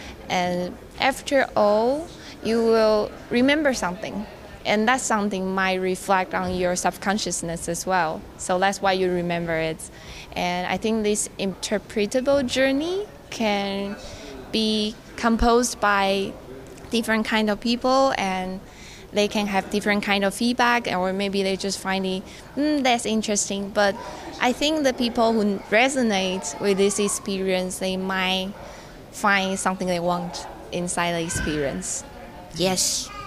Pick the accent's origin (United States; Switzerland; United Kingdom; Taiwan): Taiwan; I'm from Taiwan.